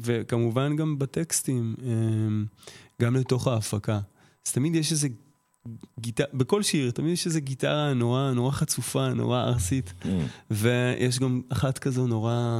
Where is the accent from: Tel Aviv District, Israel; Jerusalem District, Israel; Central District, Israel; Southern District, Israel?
Tel Aviv District, Israel; Bat Yam; גדלתי בבת ים